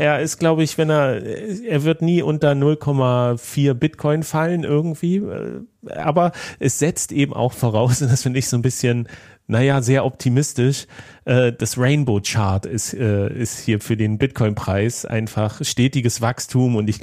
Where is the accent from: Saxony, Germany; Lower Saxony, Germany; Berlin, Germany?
Berlin, Germany; ich komme aus Berlin